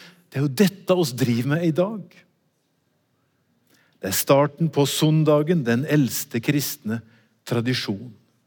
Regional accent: Vågå, Innlandet, Norway; Og dette har oss I Vågau, der jeg kommer fra.

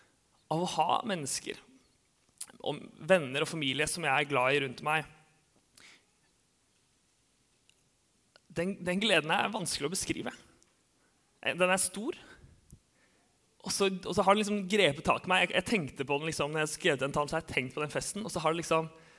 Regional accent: Grimstad, Agder, Norway; now in Oslo, Norway; Jeg var hjemme på Sørlandet. Jeg har jo vokst opp i Grimstad

